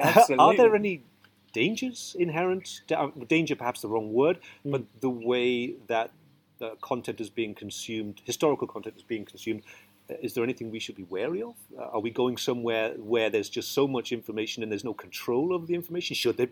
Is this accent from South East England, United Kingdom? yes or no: no; Newcastle, North East England, United Kingdom; I grew up in Newcastle, and as a young white teenager, I grew up with hip-hop and rap.